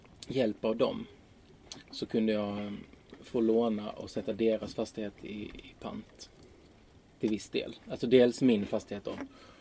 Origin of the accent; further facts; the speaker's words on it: Skåne, Sweden; born there; Alltså jag tänker inte ens på att jag liksom inte har vuxit upp i Skåne.